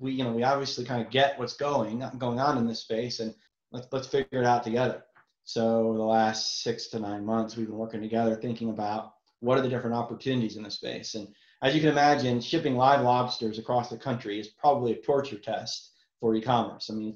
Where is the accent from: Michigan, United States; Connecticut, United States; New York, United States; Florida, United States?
Connecticut, United States; I remember growing up, I'm from Connecticut, New England, and we would spend our summers in Rhode Island.